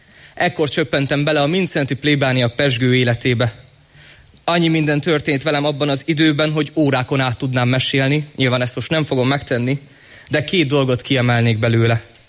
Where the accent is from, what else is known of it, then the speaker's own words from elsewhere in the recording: Miskolc, Borsod-Abaúj-Zemplén, Hungary; born there; 17 éves, és Miskolcon születtem.